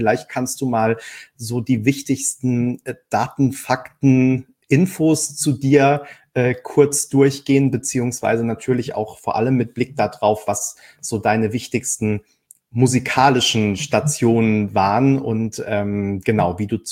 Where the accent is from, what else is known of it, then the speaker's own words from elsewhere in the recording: Frankfurt, Hesse, Germany; Fühle ich mich als Frankfurter, ein bisschen als Außenseiter hier.